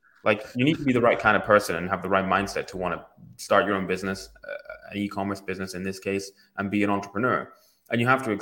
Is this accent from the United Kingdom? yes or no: yes; Aberdeen, Scotland, United Kingdom; I remember I'm from Aberdeen, right? We're really tight up here.